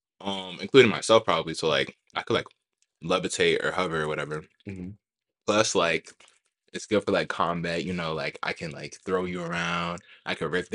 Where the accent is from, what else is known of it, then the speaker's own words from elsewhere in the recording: New York, United States; like New York. I'm from New York.